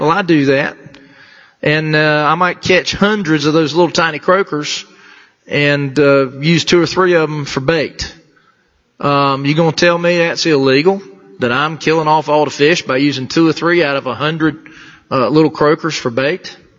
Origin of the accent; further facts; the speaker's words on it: New Bern, North Carolina, United States; now in Concord, United States; I may live in Concord, but I'm from New Bern. I'm a coastal guy myself. And I grew up fishing the Neuse River, the Trent River, the creeks around there, and Atlantic Beach mostly.